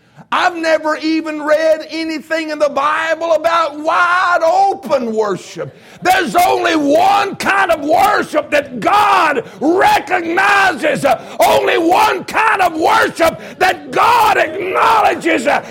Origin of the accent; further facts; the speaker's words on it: Appalachia, United States; We're not hillbillies and we're not hicks. We're Appalachian Americans. That's what we are.